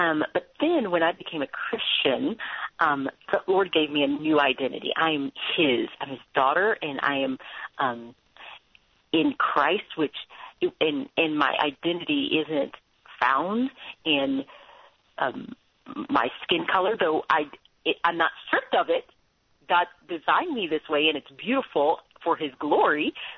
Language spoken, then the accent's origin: English; the South, United States; I grew up in the South, and I had a relatively wonderful experience.